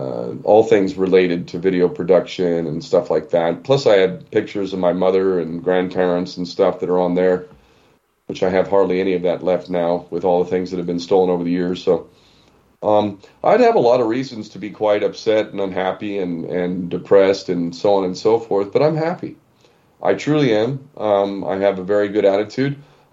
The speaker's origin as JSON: {"language": "English", "region": "Hawaii", "country": "United States", "said": "But anyway, a Hawaiian, I'm a Hawaiian national."}